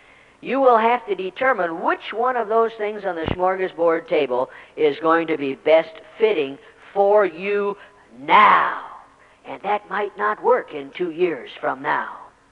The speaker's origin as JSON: {"language": "English", "town": "Detroit", "region": "Michigan", "country": "United States", "said": "I'm from Detroit, 21 years"}